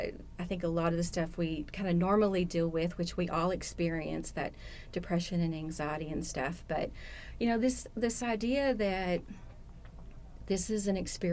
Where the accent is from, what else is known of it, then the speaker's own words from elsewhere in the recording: Jonesboro, Arkansas, United States; So I'm from the Jonesboro area.